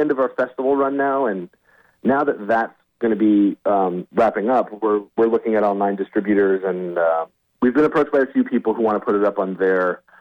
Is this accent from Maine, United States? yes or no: yes; Maine, United States; I think that the small town Maine that I grew up in, there's a very strange atmosphere